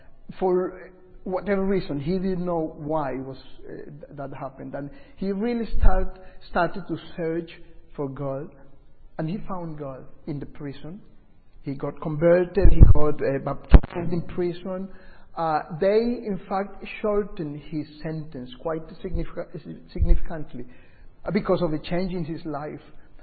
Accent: Colombia; Many times I am with people and they realize I'm from Colombia.

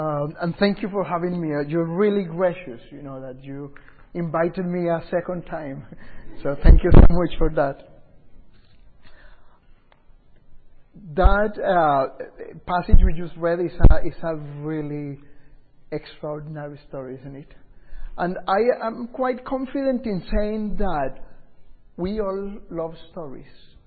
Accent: Colombia; Many times I am with people and they realize I'm from Colombia.

